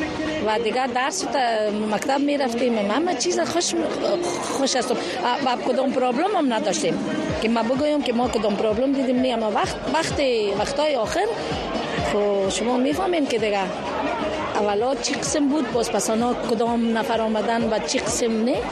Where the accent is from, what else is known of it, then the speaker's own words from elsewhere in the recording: Kabul, Afghanistan; now in United States; باز وقت نجیبشان ما از کابل برآمدیم در اینجا آمدیم.